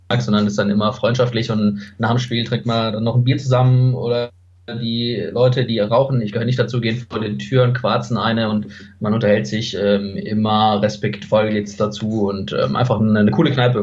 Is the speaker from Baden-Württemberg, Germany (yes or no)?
yes; Karlsruhe, Baden-Württemberg, Germany; now in Munich, Germany; Also ich bin in Karlsruhe geboren und aufgewachsen